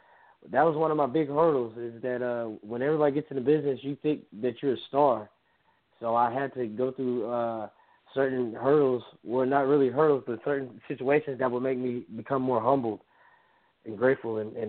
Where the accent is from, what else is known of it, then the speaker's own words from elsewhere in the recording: Kerrville, Texas, United States; now in San Antonio, United States; I'm calling from San Antonio, Texas. That's I like to call this my second home. I'm originally from Kerrville, Texas, an hour away from here.